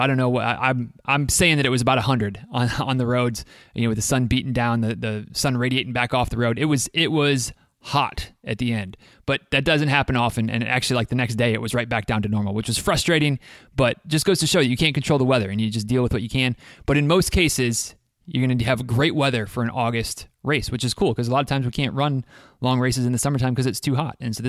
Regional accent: Michigan, United States; a tourist town in northern Michigan, that actually this town, Greenville, California, felt a lot like my hometown, except for the mountains.

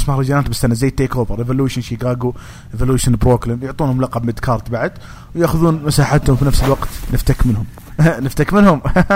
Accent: Saudi Arabia; لأن عندنا في السعودية فين يعني وين

